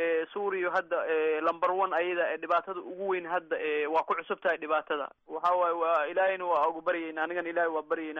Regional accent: Kunturwaare, Lower Shabelle, Somalia; now in Austria; Aniga waxaan ka imaaday Kunturwaare meel la dhahayo

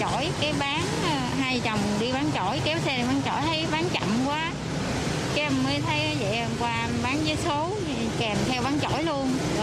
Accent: Dong Thap, Vietnam; now in Binh Duong, Vietnam; quê em ở huyện Trong Nông, tỉnh Đồng Tháp. Giờ em lên Bình Dương khoảng 15 năm rồi. Thì có chồng quê ở đây, mà có hai đứa

